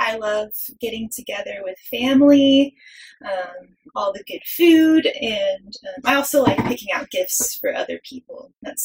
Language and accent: English; Texas, United States; I'm a librarian from West Texas, and I'm also a Christian.